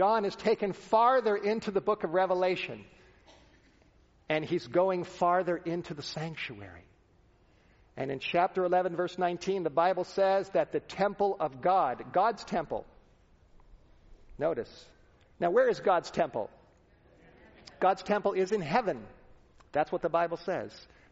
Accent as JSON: {"language": "English", "town": "Los Angeles", "region": "California", "country": "United States", "tie": "born or raised there", "said": "Growing up in the Hollywood Hills, Southern California, living a wild, crazy life, partying, all kinds of, I was so mixed up."}